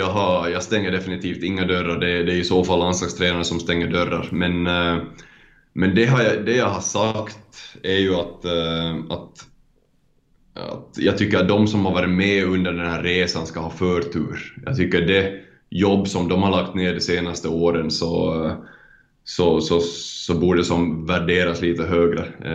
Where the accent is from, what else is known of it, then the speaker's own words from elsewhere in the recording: Finland; och nu som finländare så känns det jättedåligt att jag inte har hållit vad jag har lovat